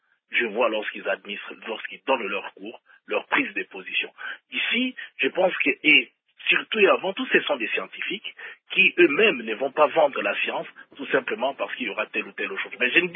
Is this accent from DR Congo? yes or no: yes; DR Congo; en tant que Congolais, en tant que citoyens